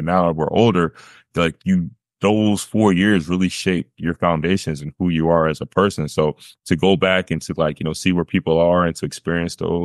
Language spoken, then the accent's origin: English; New Jersey, United States; I'm back home in South Jersey. That's where not too far from my hometown.